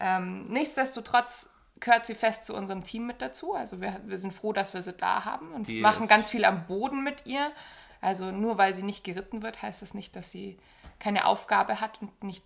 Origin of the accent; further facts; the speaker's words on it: Bavaria, Germany; seit 2017 tätig als mobile Reitlehrerin hier in meiner Heimat im Unterallgäu.